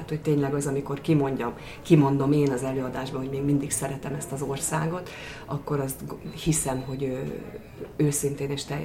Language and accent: Hungarian; Subotica, Vojvodina, Serbia; mivel én Szabadkán születtem, és ott éltem